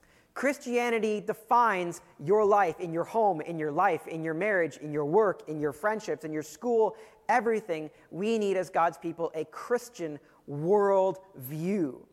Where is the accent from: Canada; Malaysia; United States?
Canada; I'm Canadian.